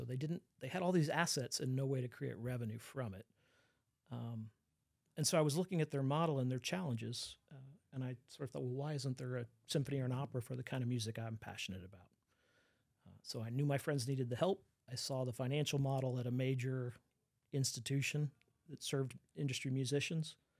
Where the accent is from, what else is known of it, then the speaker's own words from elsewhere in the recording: Austin, Texas, United States; Like I grew up in Austin, Texas, so I've been around live music my whole life.